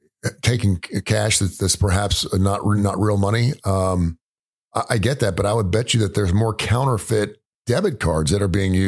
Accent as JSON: {"language": "English", "country": "United States", "said": "And I'm like, listen, I'm an American. I'm a patriot."}